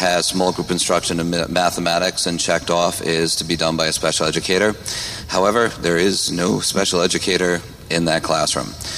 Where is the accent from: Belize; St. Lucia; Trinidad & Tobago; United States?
United States; Warwick, Rhode Island; I am a lifelong resident of Warwick.